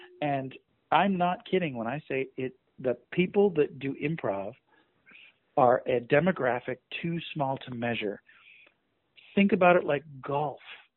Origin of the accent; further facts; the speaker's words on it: Ontario, Canada; now in United States; Because, okay, I say I'm from Toronto. I'm not from Toronto. I'm from a little town 45 minutes north of Toronto. It's just easier to say I'm in Toronto.